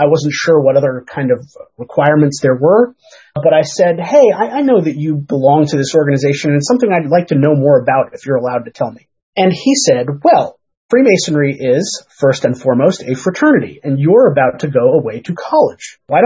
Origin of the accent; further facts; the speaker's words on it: New York City, New York, United States; I grew up in New York City